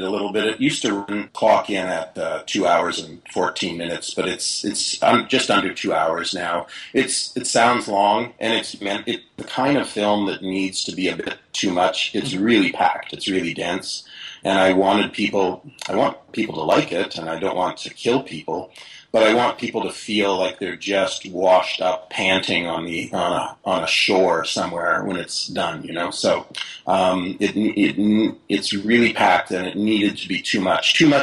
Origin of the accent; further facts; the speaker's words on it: Canada; Something that is a miracle considering we're both Canadian.